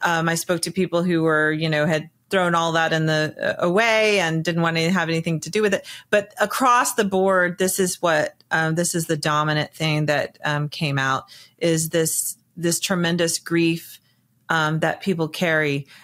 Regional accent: Kenya; I love meeting other Kenyans, but when I do, like, it's clearly not the same. Like, I did not grow up as a Kenyan. I grew up in a very rarefied bubble world that is hard for them to really relate to.

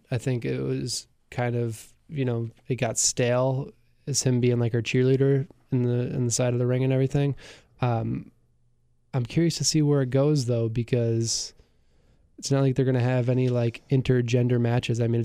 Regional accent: Mexico; I grew up in Mexico.

